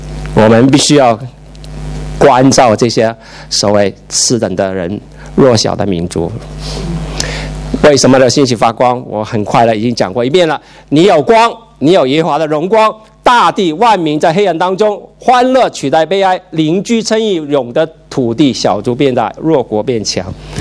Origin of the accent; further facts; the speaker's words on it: Hong Kong; also born or lived in Taiwan; 我小时候，不是小时候，我读大学在台湾，其实小时候在香港也有